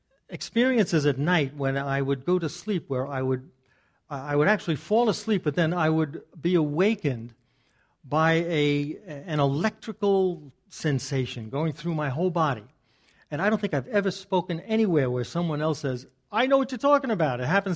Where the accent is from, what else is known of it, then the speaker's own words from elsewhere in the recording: New York, United States; So, I grew up in Long Island.